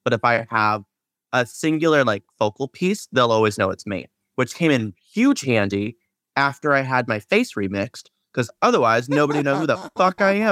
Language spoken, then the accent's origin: English; Seattle, Washington, United States; because I'm from Seattle.